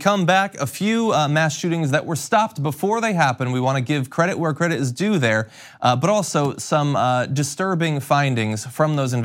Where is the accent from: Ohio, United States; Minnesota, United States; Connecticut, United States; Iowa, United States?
Connecticut, United States; Over in Connecticut, my home state